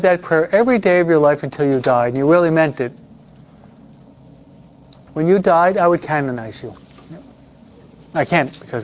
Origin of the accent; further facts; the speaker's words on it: East Coast, United States; Maybe it's just who we are from the East Coast, we're more observant of the beauty of nature.